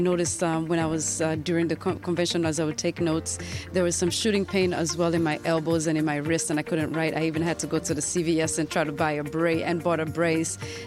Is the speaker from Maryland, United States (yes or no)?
yes; Baltimore, Maryland, United States; I'm from Baltimore, Maryland.